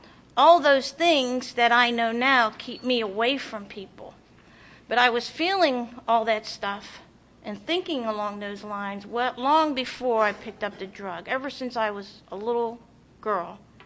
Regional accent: Pittsburgh, Pennsylvania, United States; I'm from Pittsburgh, Pennsylvania. My region is called the Tri-State Region.

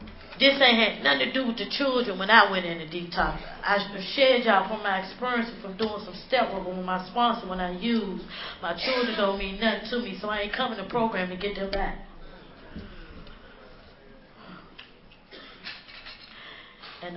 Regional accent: Washington, District of Columbia, United States; And I'm from Washington, D.C.

